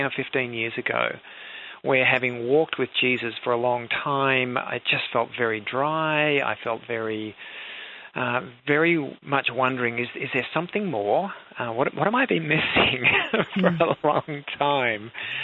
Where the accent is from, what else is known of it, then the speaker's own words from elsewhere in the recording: Australia; Well, I am Australian. I grew up in a family there, and my dad was a pastor.